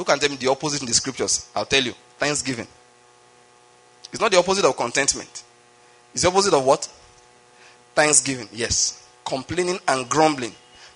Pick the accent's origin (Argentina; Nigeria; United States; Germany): Nigeria; maybe because I'm a Nigerian.